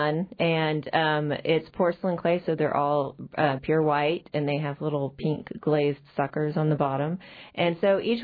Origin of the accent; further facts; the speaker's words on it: Texas, United States; I live in Dallas, Texas. So I grew up in Texas.